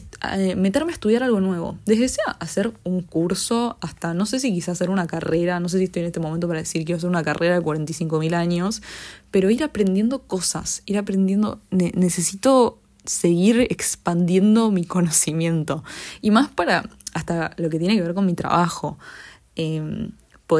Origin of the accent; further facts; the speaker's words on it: Argentina; Me da miedo estar viviendo un periodo, no solo que lo veo en mi país, en Argentina, sino en todo el mundo